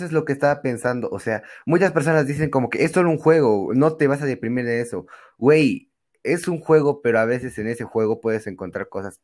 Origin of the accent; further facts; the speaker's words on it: Cusco, Peru; soy de Perú, de Cusco, y sí tengo derechos, por si acaso. Soy de la ciudad de Cusco, exactamente del paradero de Santa Rosa.